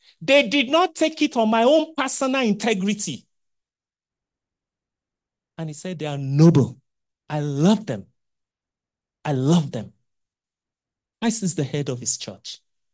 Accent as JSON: {"language": "English", "region": "Kwara", "country": "Nigeria", "said": "I'm from Kwara. We used to make noble beer."}